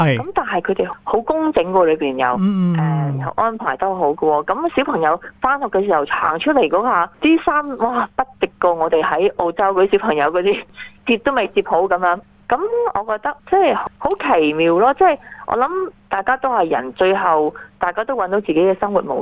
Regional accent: China; now in Australia; 咁佢哋又可能為我哋中國人都會明白嘅

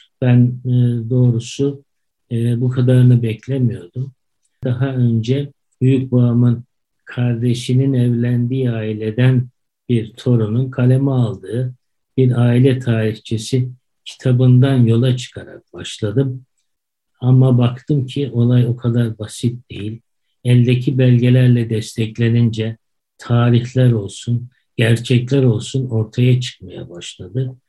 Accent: Bayramiç, Çanakkale, Turkey; born there; Ben 1945 doğumluyum. Bir tesadüf, Çanakkale'nin Bayramiç kasabasında doğdum.

